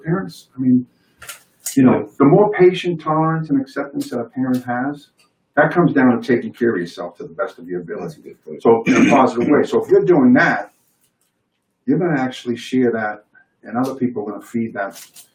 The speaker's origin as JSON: {"language": "English", "town": "Boston", "region": "Massachusetts", "country": "United States", "tie": "born or raised there", "said": "Growing up in South Boston, I remember I was a kid and there were force busing deal and I got plucked out of one school to go to another school"}